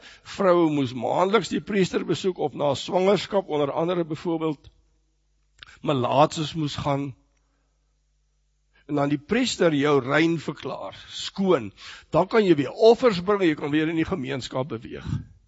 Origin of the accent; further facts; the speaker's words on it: Pretoria, Gauteng, South Africa; Ek het in Bybelie in Pretoria groot geword en later by Tikkie studeer. En ek onthou baie goed, ek het in Waverley gebly